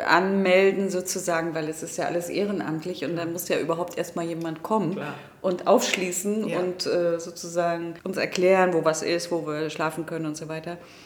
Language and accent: German; Mecklenburg-Vorpommern, Germany; ich komme ja aus Mecklenburg-Vorpommern, bin natürlich auch oft